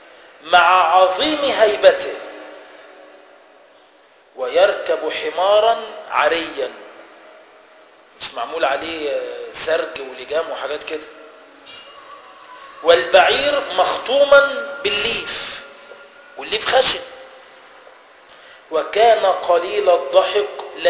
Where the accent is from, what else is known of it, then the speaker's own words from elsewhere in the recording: Egypt; بس هي تعتبر بالنسبة لنا كمصريين ايه؟ يطلق عليها اجنبية.